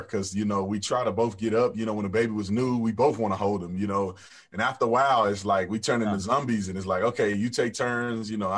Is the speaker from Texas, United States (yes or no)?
yes; Texas, United States; You know, I grew up in Texas where God and football was everything.